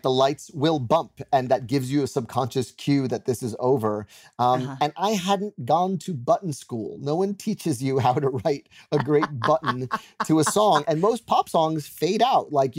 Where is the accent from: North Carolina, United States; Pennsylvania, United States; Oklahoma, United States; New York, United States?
New York, United States; I'm a New Yorker, so I'm pretty morbid. I'm pretty superstitious.